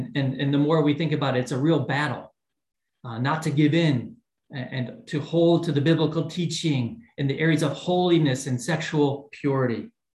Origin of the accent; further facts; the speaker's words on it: United States; for me as an American, some of these foods were a little scary.